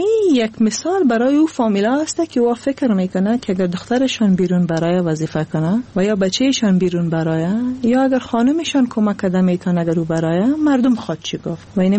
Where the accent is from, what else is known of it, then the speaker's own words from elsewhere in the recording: Afghanistan; moved away; و بعد از افغانستان آمدیم